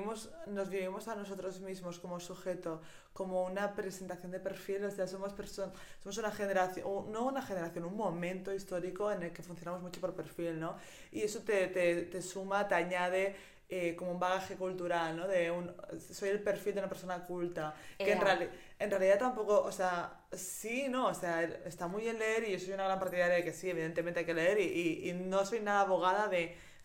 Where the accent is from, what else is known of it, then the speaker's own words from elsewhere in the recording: Catalonia, Spain; ahora yo soy de Cataluña y entonces ahí tenemos al 23 de abril.